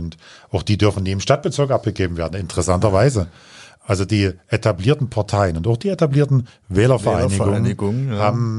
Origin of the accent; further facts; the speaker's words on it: Dresden, Saxony, Germany; Dresden ist meine Heimat, hier bin ich geboren, aber Sachsen ganz genauso